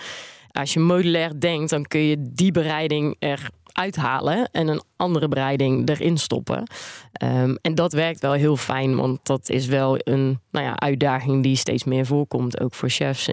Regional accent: Netherlands; wat ik zelf merk is dat ik als Nederlander heel direct ben.

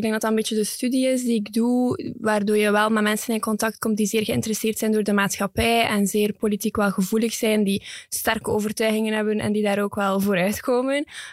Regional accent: Flanders, Belgium; Het eerste wat ik ga zeggen op café in Brussel is niet, ik ben Vlaming.

